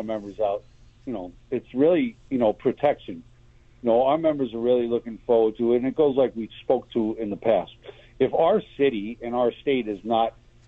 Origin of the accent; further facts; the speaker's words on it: New York City, New York, United States; And when I was growing up in New York City, if you got caught with a gun, it was 5 years mandatory.